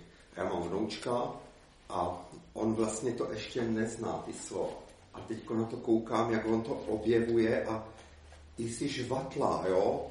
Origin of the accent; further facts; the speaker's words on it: Prague, Czechia; Chodil jsem na základku ve Vysočanech a byl jsem vychováván přísně nenábožensky, přestože rodiči nějak věřili